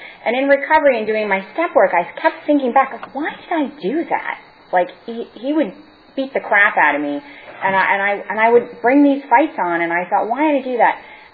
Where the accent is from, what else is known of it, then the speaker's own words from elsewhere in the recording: Bronx, New York, United States; So, I come from the Bronx